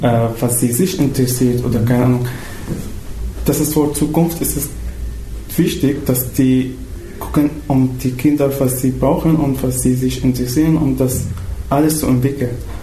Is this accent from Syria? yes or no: yes; Daraa, Daraa Governorate, Syria; German is a second language; also born or lived in Damascus